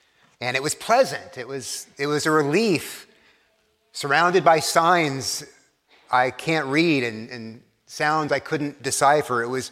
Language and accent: English; Texas, United States; I took Spanish growing up in Texas in high school.